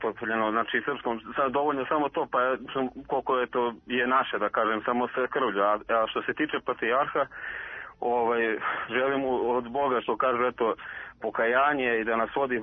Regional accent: Gjakova, Gjakova District, Kosovo; Iz Đakovice.

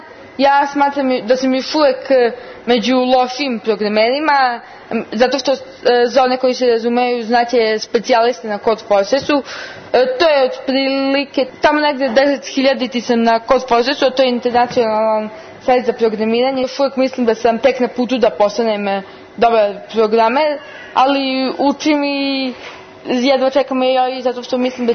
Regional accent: Sombor, Vojvodina, Serbia; dolazim iz Sombora, iz osnovne škole Dositej Obradović.

